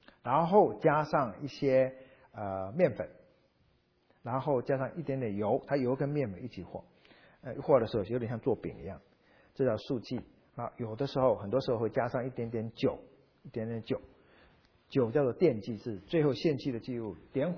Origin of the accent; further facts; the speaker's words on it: China; 总而言之，所以我们中国人八可能是个吉利的数字